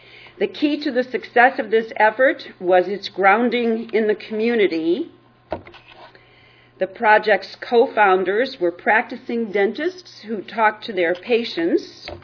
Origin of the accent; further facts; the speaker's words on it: Washington, District of Columbia, United States; Funny thing about the Washington Post, it's my hometown newspaper, but it's also read by 535 members of Congress.